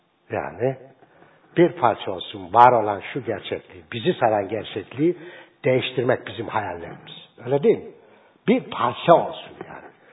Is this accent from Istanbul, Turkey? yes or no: no; Samsun, Turkey; Samsun'da büyüdüğüm için kenar mahalle kültürü almışım. Oralarda büyüdüm.